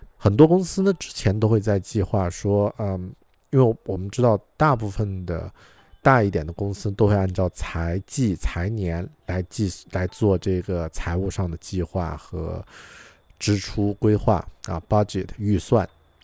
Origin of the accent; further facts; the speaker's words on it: China; 因为和我们中国人不一样，很多洋人他的生活习惯是没有储蓄这个概念的。之前我看到一个数据，第一次看到的时候吓了一跳，因为当时我还没有出国